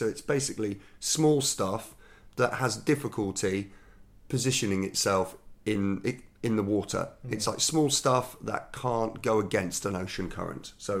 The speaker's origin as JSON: {"language": "English", "region": "Dubai", "country": "United Arab Emirates", "tie": "born or raised there", "said": "The weird thing about growing up in Dubai is a lot of the videos were pirated that we could get there"}